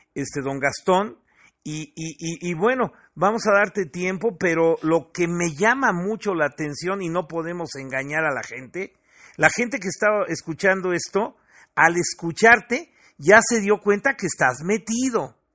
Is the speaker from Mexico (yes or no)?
yes; State of Mexico, Mexico; Yo soy mexiquense y me da mucho gusto que el Estado de México tenga un presidente